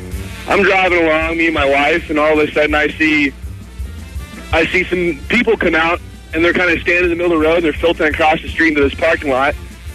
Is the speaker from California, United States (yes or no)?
yes; California, United States; I've never seen, and I'm from California. It's pretty rough there.